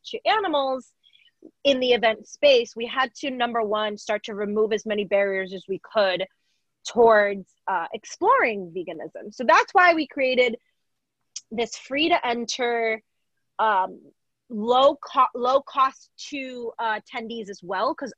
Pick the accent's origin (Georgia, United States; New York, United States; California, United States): New York, United States; We wanted it to be similar to street fairs that I grew up with in New York